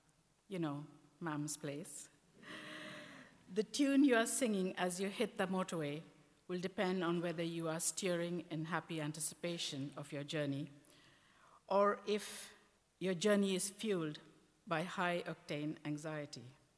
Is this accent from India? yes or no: yes; India; when I was growing up in India